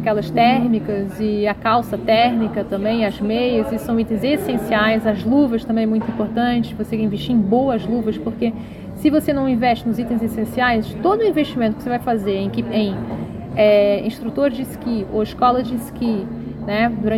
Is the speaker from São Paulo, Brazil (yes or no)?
no; Rio de Janeiro, Brazil; born there; eu nasci no Rio, sou uma pessoa de praia, de sol, então sempre muito habituada a calor.